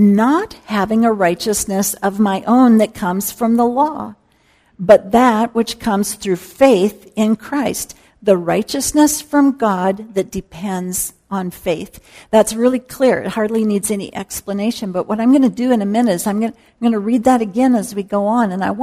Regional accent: Midwest, United States; I grew up in the Midwest where some of these things were just very deep-seated in terms of what it meant

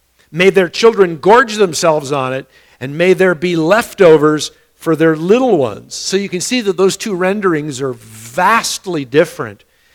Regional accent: United States; I mean, you know, I am so American, which means I talk really badly.

